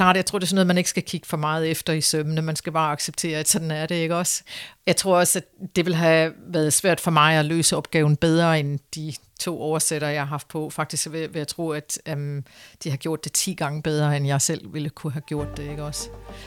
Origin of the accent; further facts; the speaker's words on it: Copenhagen, Capital Region of Denmark, Denmark; moved away; Men jeg bor ikke i Danmark, så mit ærne har altid været at beskrive min hjemby for britterne og føre dem til København